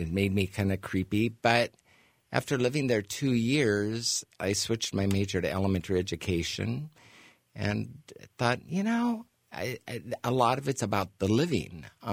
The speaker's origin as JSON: {"language": "English", "town": "Cedar Rapids", "region": "Iowa", "country": "United States", "said": "I'm originally from Cedar Rapids and wanted to be a doctor"}